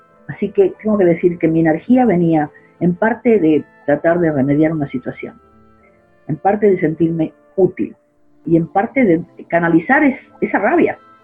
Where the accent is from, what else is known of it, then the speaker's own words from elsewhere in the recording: Argentina; now in Australia; yo crecí en Argentina.